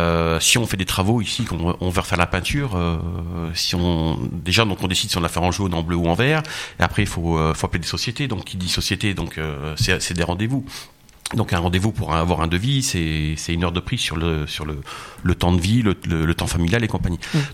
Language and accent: French; Joppécourt, Grand Est, France; je suis maire de Jopécourt, j'ai 44 ans, ça fait 44 ans que je vis au village